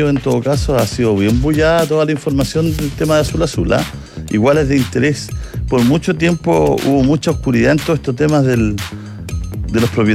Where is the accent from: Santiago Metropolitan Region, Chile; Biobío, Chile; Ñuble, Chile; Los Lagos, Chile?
Santiago Metropolitan Region, Chile; Las Condes; de las Condes